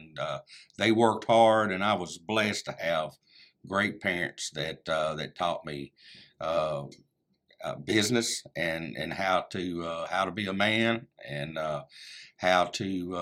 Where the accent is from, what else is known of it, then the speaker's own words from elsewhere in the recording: Millington, United States; Well, I grew up in Millington. We've been in business for 52 years there in Millington.